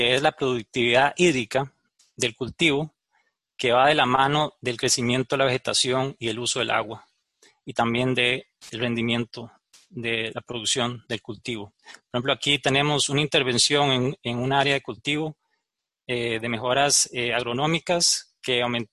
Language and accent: Spanish; Costa Rica; yo vengo de Costa Rica